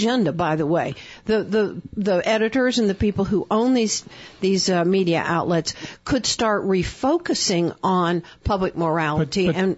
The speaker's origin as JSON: {"language": "English", "region": "the South", "country": "United States", "tie": "born or raised there", "said": "I grew up in the South, you can tell."}